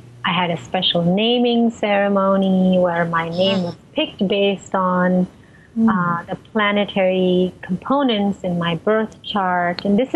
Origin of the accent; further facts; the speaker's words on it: India; moved away as an adult; I was born in India and I lived in India till I was 21. And when I look back, I feel very blessed to have been raised in that culture